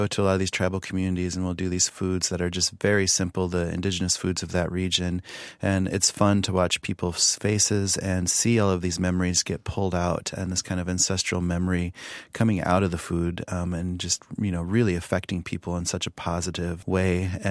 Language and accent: English; Pine Ridge, South Dakota, United States; So growing up on Pine Ridge, we had a sauce called wojapi, which was traditionally chokecherry.